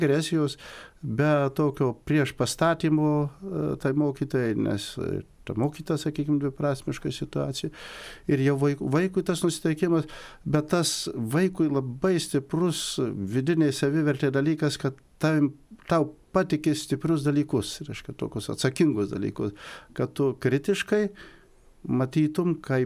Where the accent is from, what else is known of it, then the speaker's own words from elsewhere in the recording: Kudirkos Naumiestis, Marijampolė County, Lithuania; aš iš Kudirkos naumiesčio parapijos